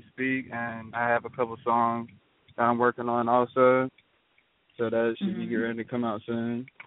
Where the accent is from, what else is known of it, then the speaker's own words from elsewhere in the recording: New Bern, North Carolina, United States; Well, I'm from New Bern, North Carolina, and been doing music since I was around about 15 years old.